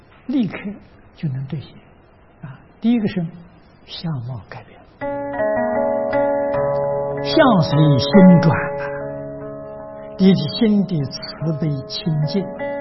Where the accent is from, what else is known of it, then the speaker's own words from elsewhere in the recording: China; 我们中国人讲气氛